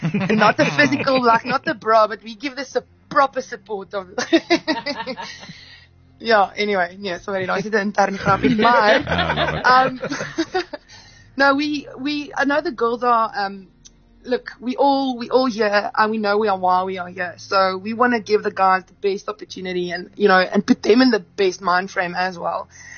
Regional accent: Pretoria, Gauteng, South Africa; Jy weet, Pretoria is my geboortedorp.

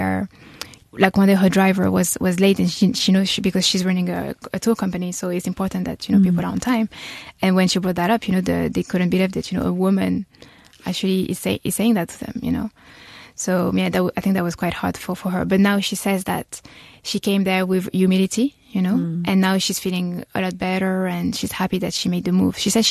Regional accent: France; So yes, I did grow up in France. My dad is from Tunisia. My mom is from Martinique.

